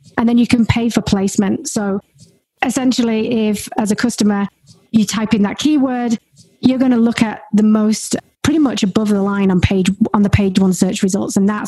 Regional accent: United Kingdom; moved away as an adult; now in Australia; if you can't tell, I'm English, I'm British. I moved from the UK to Australia.

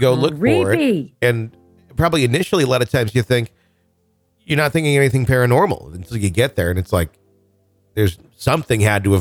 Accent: Leeds, Yorkshire and the Humber, United Kingdom; I'm from Leeds in the Kumas.

